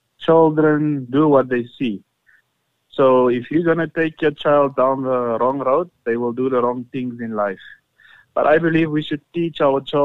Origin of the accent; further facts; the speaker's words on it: South Africa; Being a South African, it's like a unique opportunity, because, you know, in South Africa, we've got different cultures, which I love.